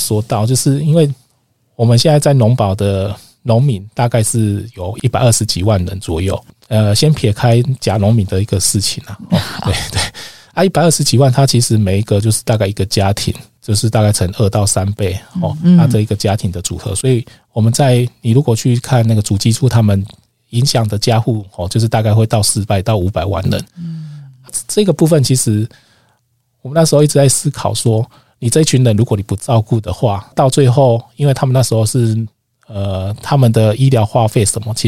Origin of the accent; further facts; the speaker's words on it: Kaohsiung, Taiwan; 其实因为我老家在高雄，所以我们爷爷那一辈其实都还是务农的，然后种水稻种田这样